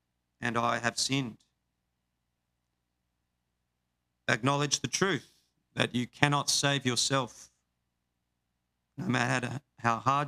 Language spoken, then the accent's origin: English; Queensland, Australia; I'm a Queenslander, so I'm Team Maroon.